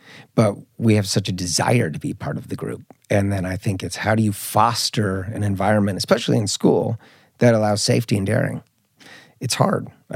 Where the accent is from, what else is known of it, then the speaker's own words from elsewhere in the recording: Marin County, California, United States; I grew up in the environment where I grew up in the Bay Area. I grew up in Marin County, which is a lot of high achievers, you know, a lot of success.